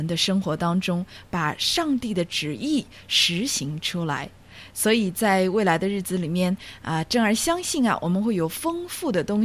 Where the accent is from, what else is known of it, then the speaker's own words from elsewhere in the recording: China; 到底灵修跟我们人类、跟我们基督徒、跟我们中国人有什么关系。